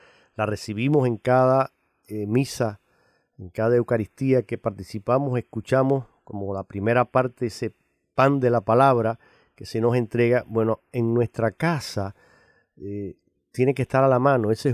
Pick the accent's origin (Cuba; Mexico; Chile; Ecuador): Cuba; Tengo aquí una de el cantautor cubano de mi tierra